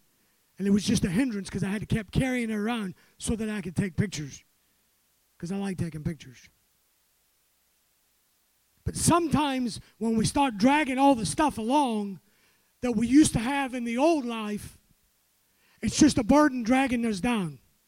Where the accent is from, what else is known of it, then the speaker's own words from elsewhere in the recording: Scotland, United Kingdom; I'm Scottish. Bread and butter should go with every meal.